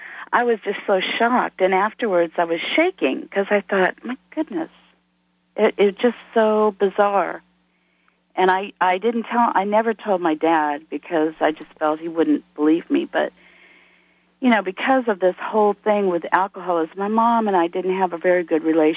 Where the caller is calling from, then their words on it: Jonesboro, Arkansas, United States; I'm calling from Jonesboro, Arkansas.